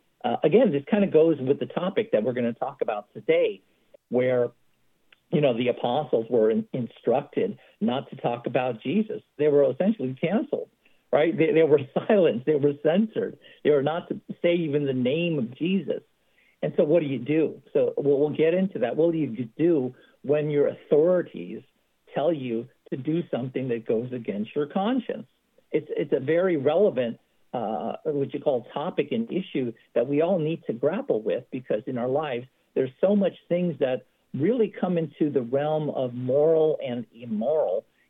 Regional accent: Philippines; You know, I'm Filipino, but I have no preference to who

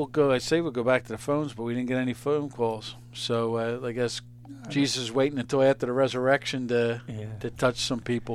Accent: Glenside, Pennsylvania, United States; So the first time that you and I spoke on the phone and I mentioned I was from Glenside and you asked if I knew Joe, and Joe was the first one.

